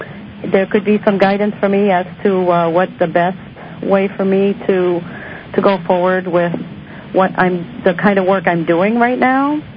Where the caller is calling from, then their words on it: Massachusetts, United States; I'm calling from Massachusetts.